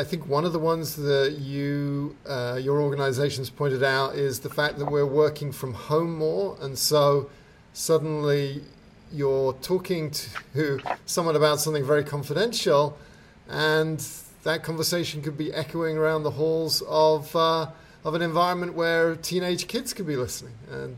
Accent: England, United Kingdom; I grew up in England where there's cameras everywhere

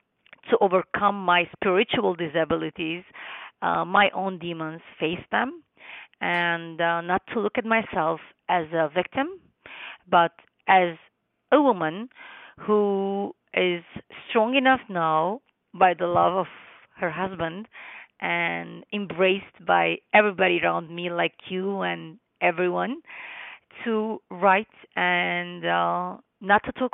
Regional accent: Lebanon; born there; first language Armenian; English is a second language; English is my fourth language. I speak Armenian, which is my mother tongue, because I am the granddaughter of Armenian genocide survivors, and I was born in Lebanon, and I was born and I started speaking Armenian and listening Armenian from my parents.

